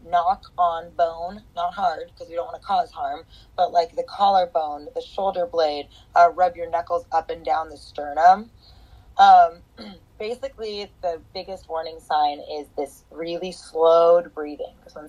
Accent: Portland, Oregon, United States; I am born and raised in Portland. I remember when it used to be that you knew your neighbors

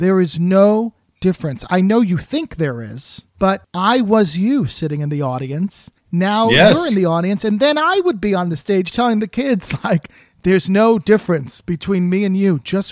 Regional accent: New Jersey, United States; also born or lived in New York; I grew up in Jersey, so I used to take the PATH training as a kid and just go walk around the Broadway district and look at the theaters at the pictures.

